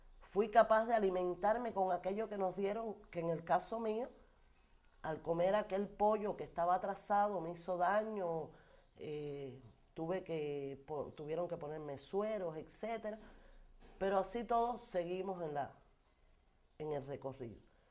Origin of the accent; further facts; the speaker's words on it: Camagüey, Cuba; Yo soy de Camagüey, de la ciudad. Nunca había ido al campo.